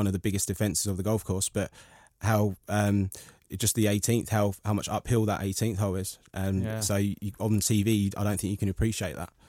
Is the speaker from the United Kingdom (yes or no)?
yes; London, United Kingdom; also born or lived in Essex; now in Aintree, United Kingdom; I'm originally from North London. I've grew up as in North London, worked in Essex as a PGA pro, worked in American Golf in Essex as well, and got transferred up last summer to Aintree.